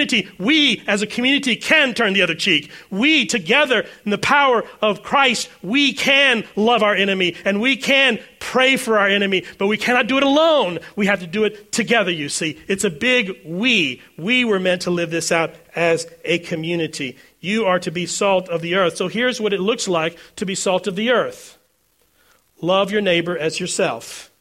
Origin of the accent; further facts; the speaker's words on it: Houston, Texas, United States; I grew up in Houston, concrete jungles of Houston.